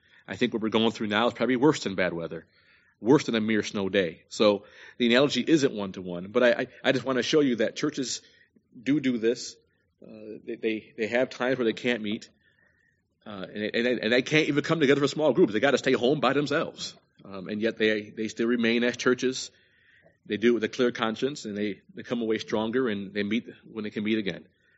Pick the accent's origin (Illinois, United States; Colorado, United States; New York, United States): New York, United States; Maybe it would also help out to know I am from New York, where bad weather leads the local authorities to tell people on a regular basis to stay at home.